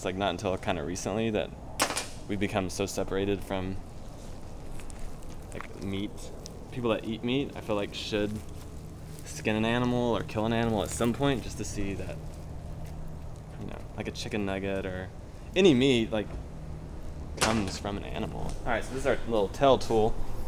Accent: Amarillo, Texas, United States; also born or lived in Austin; So I grew up in Amarillo, Texas, and that's where my dad and granddad both had their shops. So moved to Austin like pretty quickly after high school to go to school.

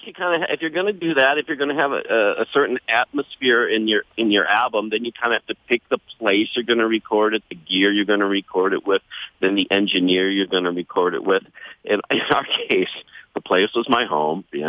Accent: Minnesota, United States; I was raised in Minnesota. Most of my relatives are still back there, but my mom's coming here.

